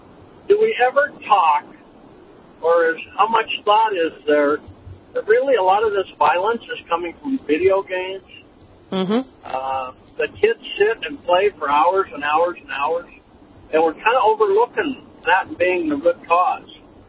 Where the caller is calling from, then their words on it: Washington, United States; I'm calling from Washington State, and listening to Dr. Dolly this morning.